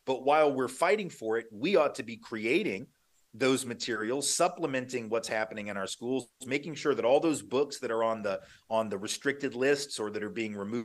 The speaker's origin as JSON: {"language": "English", "town": "Nashville", "region": "Tennessee", "country": "United States", "tie": "born or raised there", "said": "I grew up in Nashville, which is arguably one of the three or four most important cities in the civil rights struggle."}